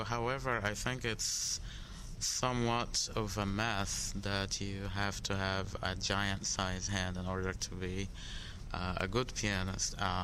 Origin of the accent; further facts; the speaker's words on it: Cairo, Cairo Governorate, Egypt; English is a second language; moved away as an adult; now in United States; originally, I come from Cairo, Egypt. I was born there, and we're Coptic Christians, and I grew there and lived in Cairo till I was 21, and then I moved to the States for studies